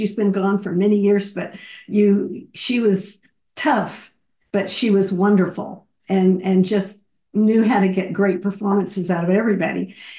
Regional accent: Texas, United States; I grew up in Texas, and from the time I was a young teenager, I was in a teen theater company in Dallas, and it was a very big part of my life

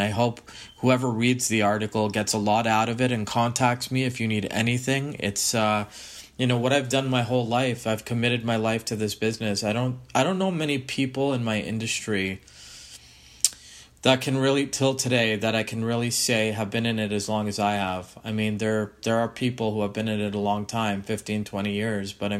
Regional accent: Boston, Massachusetts, United States; I'm from Boston. I think they're based out of Waltham, which was actually the next town over from where I was brought up.

